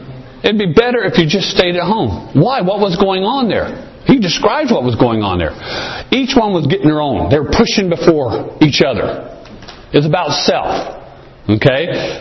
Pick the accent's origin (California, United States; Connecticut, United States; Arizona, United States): Arizona, United States; Chandler; I grew up in Chandler. And Chandler is a pretty, especially at that time, it was a farm community.